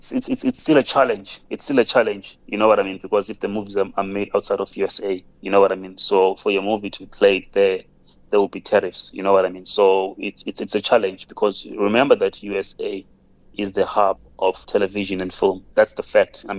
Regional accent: South Africa; it makes us as South African film industry a liability

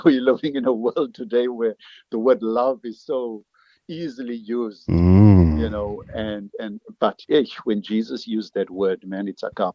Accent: Cape Town, Western Cape, South Africa; now in Durban, South Africa; I'm in Durban. I'm originally from Cape Town, and she lives in Cape Town.

